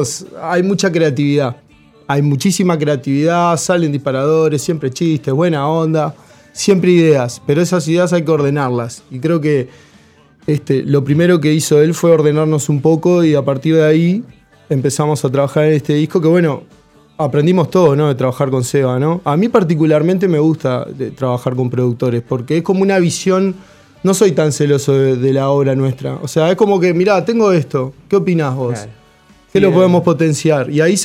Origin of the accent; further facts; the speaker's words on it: Canelones, Uruguay; somos, bueno, del Pinar, de Lago Mar y de Atlántida.